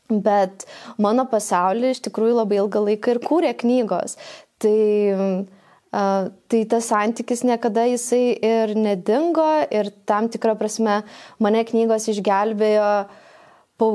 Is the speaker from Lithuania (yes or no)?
yes; Šventoji, Klaipėda County, Lithuania; aš esu iš mažo miestelio kilusi, užaugau Šventojoj, kur vasara ten aišku yra sostinė, kur visi suvažiuoja, bet rudenį, žiemą iš viso nėra ką veikti